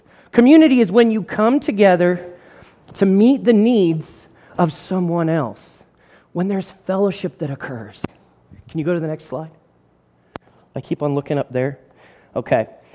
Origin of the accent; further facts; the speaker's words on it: Alliance, Ohio, United States; I grew up in Alliance, Ohio, which is about 6 hours away from here. And I'll tell you, that's a community.